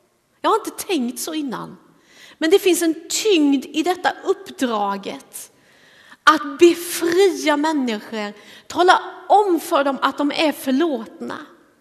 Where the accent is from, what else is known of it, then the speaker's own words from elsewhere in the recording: Småland, Sweden; vid något tillfälle hemma i Småland på en söndagmiddag